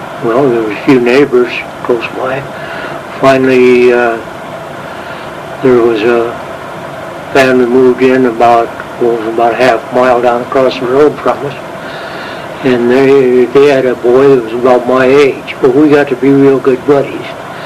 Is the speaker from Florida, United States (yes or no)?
no; Manhattan, Montana, United States; born there; Yeah, I was born in Manhattan on a ranch. Northeast of Manhattan, Montana, October 5th, 1925, a couple days ago.